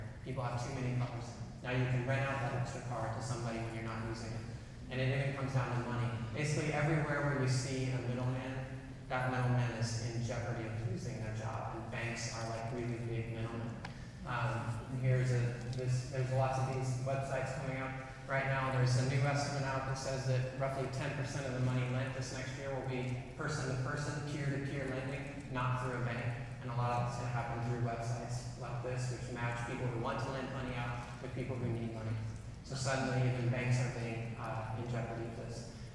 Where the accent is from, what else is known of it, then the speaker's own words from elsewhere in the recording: Nebraska, United States; it transformed little antique stores in my hometown in Nebraska into international marketplaces.